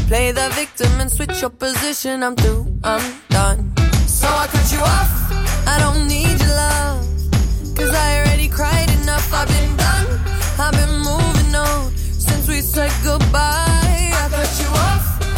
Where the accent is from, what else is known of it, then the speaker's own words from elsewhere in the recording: São Paulo, Brazil; Porque eu sou do interior de São Paulo